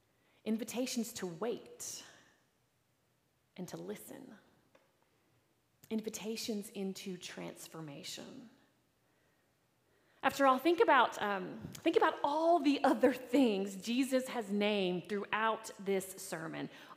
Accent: United States; I am an American, after all

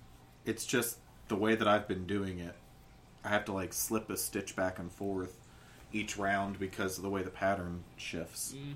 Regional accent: Illinois, United States; I'm from Southern Illinois. There's nothing there to add flavor to my background.

